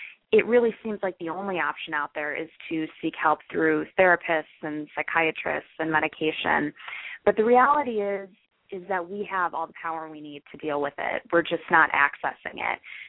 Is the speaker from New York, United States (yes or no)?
no; Illinois, United States; I am from the Chicagoland area.